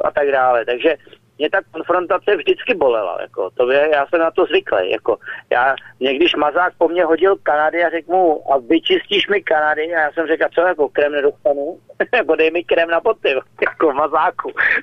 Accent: Prague, Czechia; jsem byl jako na té vojně jako ten Pražák

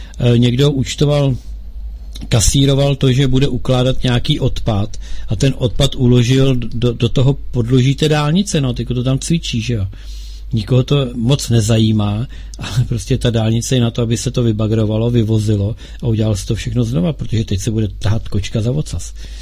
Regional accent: Bohemia, Czechia; Ta paní zjistí, že jsem z Čech

